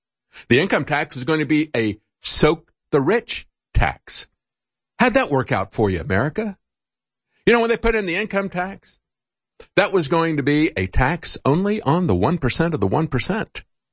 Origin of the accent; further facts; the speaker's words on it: Florida, United States; Quite frankly, I grew up in Florida.